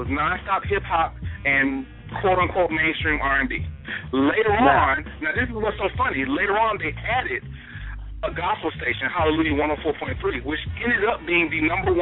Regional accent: Gulfport, Mississippi, United States; in Gulfport, Mississippi, my hometown, WJZD 94.5, it's a black-owned station owned by Rick Daniels, and they still keep that format.

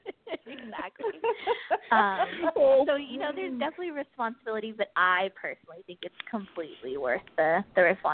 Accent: California, United States; that's probably because I'm from California. So, of course, it's a California school, and I grew up in California.

